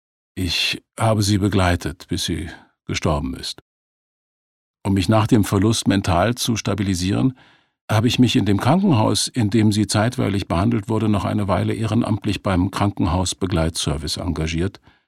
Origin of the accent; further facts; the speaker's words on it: Berlin, Germany; born there; Ich bin in Berlin geboren